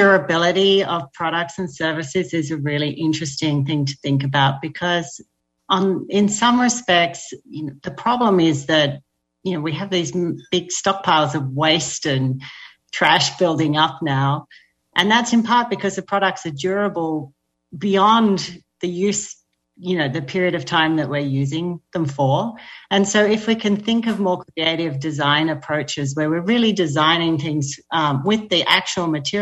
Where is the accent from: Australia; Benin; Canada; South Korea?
Australia; accent: Australian; now in United States; I'm living in the US. I'm Australian, as you can hear